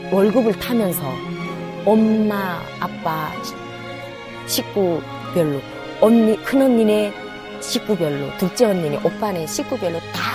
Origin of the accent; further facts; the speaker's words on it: North Korea; now in South Korea; 저는 북한에서 온 사람입니다